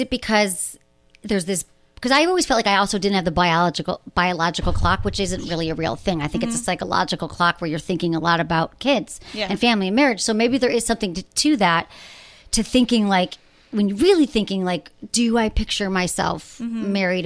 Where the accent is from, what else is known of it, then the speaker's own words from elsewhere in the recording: Michigan, United States; I'm from Michigan, right.